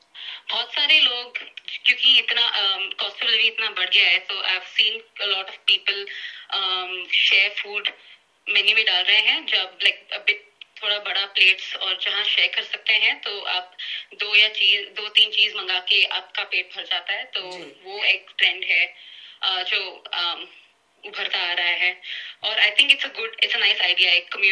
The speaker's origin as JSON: {"language": "Hindi", "region": "South India", "country": "India", "said": "सो मैं south Indian हूँ"}